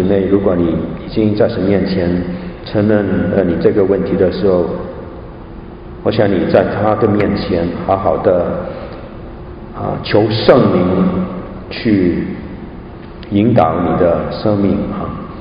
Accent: China; 我们有所谓的我们中国人讲的七情六欲

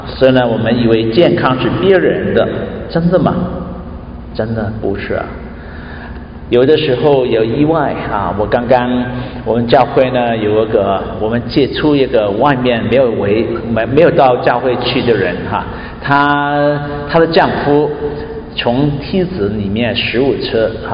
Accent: Hong Kong; moved away as an adult; now in Canada; 现在我在加拿大的日子啊，比在香港的日子大概两倍的时间啊。你知道我是多少多大，我大概19岁来加拿大啊，现在已经59了啊

